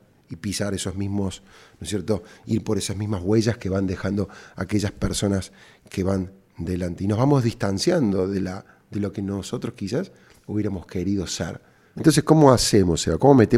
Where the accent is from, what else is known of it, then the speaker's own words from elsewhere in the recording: Córdoba, Argentina; cordobés y emprendedor.